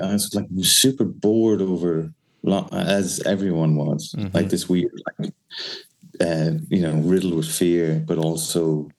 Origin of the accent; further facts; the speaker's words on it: Kilkenny, Leinster, Ireland; now in Glasgow, United Kingdom; I live in Glasgow currently. I sort of live between Glasgow and Kilkenny, which is my hometown in Ireland.